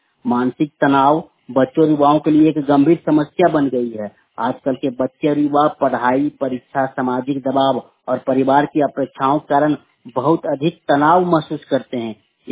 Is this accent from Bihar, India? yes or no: yes; Ratanpur, Bihar, India; मेरा उम्र 32 वर्ष है, मैं रतनपुर गांव का रहने वाला हूं, गांव रतनपुर, पोस्ट रतनपुर, थाना गिद्धौर, जिला जमुई, पिन कोड 811305 है।